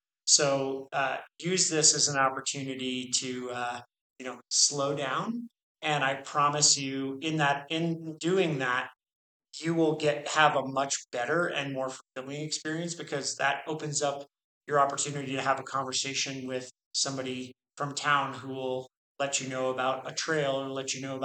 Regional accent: Boston, Massachusetts, United States; So, you know, I'm from Boston, so I'm very aware of, like, you know, we'll hug you, but we'll also be slapping you

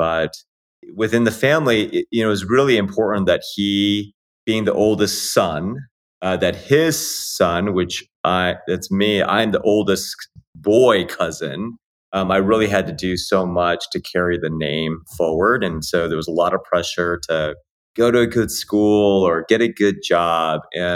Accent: Arcadia, California, United States; born and raised in Los Angeles, specifically Arcadia, California, for those that know. My parents are both from Hong Kong, so I'm Cantonese.

